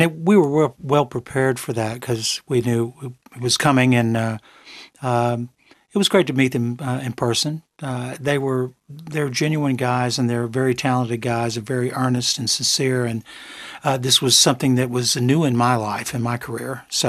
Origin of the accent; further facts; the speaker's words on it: Memphis, Tennessee, United States; But even in my hometown, when that show sold out, and we sold out two more showings within 2 weeks, I thought, wait a minute, am I in Memphis or are we somewhere else in a parallel universe?